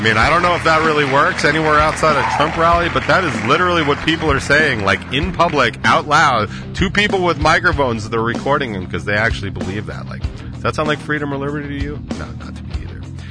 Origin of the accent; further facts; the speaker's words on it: United States; I am a proud American. I am a proud patriot. I believe in this country.